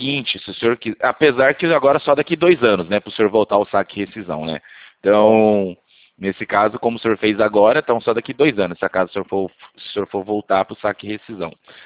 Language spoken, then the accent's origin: Portuguese; Santa Gertrudes, São Paulo, Brazil; É, eu também sou de Santa Gertrudes